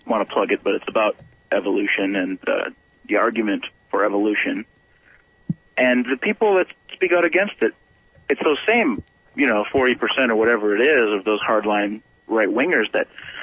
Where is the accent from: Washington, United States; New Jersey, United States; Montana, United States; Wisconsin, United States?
Wisconsin, United States; And I'm from Wisconsin